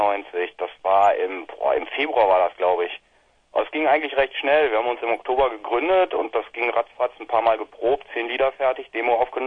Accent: North Rhine-Westphalia, Germany; Damals kamen wir alle mehr oder minder aus dem schönen Landkreis Minden-Lübbecke. Das ist im ganzen Nordosten von Nordrhein-Westfalen.

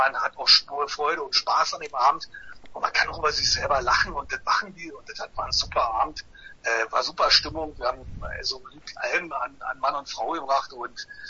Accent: East Germany, Germany; Ich bin Ossi, aber ich erhebe mich nicht über andere.

